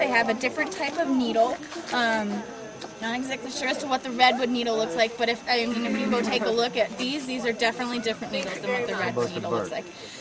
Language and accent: English; San Diego, California, United States; That's because I am from San Diego.